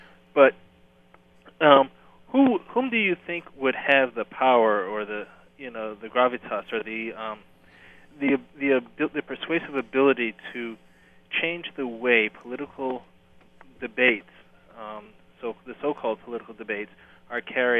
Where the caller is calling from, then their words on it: Washington, District of Columbia, United States; Hi, I'm calling from the District of Columbia.